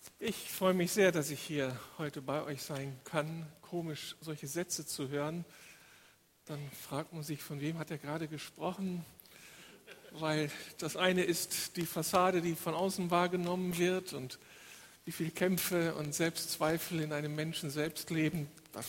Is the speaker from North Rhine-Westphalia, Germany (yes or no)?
yes; Moers, North Rhine-Westphalia, Germany; Ich komme eigentlich aus Mörs mit meiner Familie.